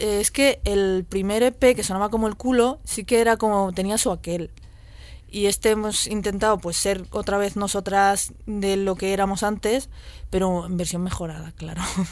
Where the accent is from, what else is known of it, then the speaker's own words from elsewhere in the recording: Argentina; also born or lived in Madrid, Spain; now in Barakaldo, Spain; como soy de Argentina, pero también de Madrid y ahora vivo en Baracaldo, pues es como que nunca al final pertenezco a ningún sitio